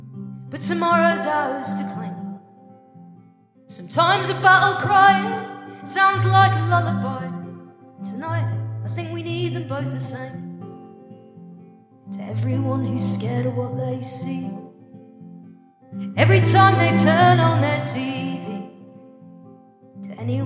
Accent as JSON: {"language": "English", "country": "United Kingdom", "said": "I'm from Britain."}